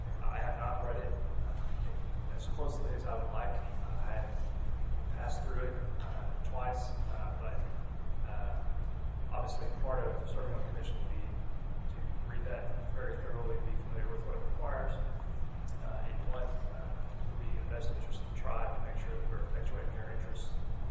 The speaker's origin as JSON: {"language": "English", "town": "Shawnee", "region": "Oklahoma", "country": "United States", "said": "I'm from Shawnee, Oklahoma, originally."}